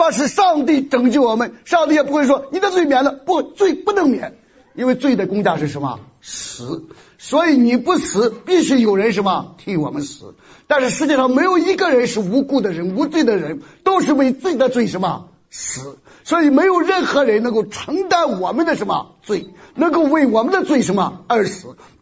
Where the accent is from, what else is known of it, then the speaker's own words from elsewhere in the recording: Shandong, China; 所以我老家是山东，我们山东是以出土匪出名的。